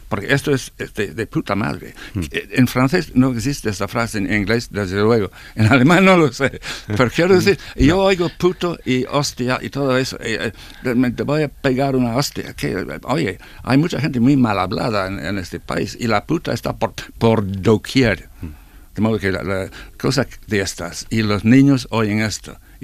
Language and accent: Spanish; Ireland; Era terrible en Irlanda, de donde vengo yo.